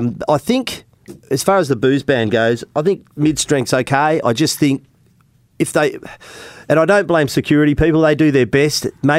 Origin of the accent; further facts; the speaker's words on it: Melbourne, Victoria, Australia; I grew up in Melbourne, 70s, 80s.